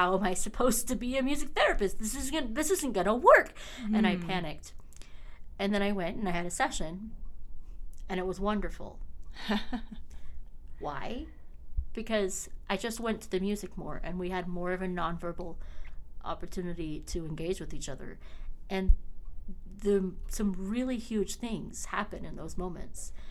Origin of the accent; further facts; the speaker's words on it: Oregon, United States; All right, so I am originally from Oregon. I grew up in a large family, a very musical family